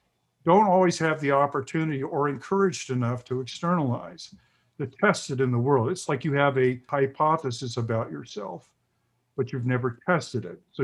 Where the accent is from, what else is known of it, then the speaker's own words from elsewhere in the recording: the South, United States; And see, I grew up in the South in the 50s, late 50s and 60s and the early 70s